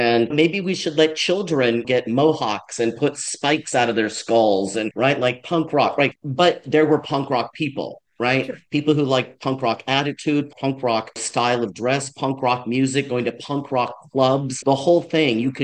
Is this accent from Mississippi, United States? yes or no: no; Los Angeles, California, United States; I remember growing up in Los Angeles